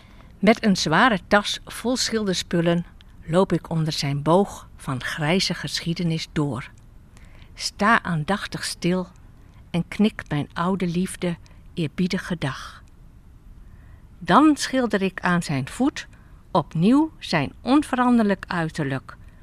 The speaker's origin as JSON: {"language": "Dutch", "region": "North Netherlands", "country": "Netherlands", "also_born_or_lived": "Krimpen aan de Lek", "said": "Ik heb ook 20 jaar in Krimpen aan de Lek gewoond. En ik kom inderdaad uit het Hoge Noorden."}